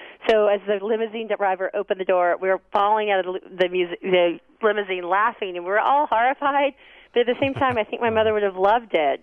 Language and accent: English; Alabama, United States; I'm from Alabama, so she said that with a southern accent.